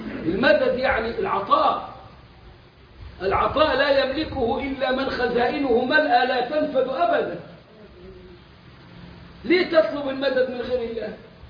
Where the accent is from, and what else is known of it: Egypt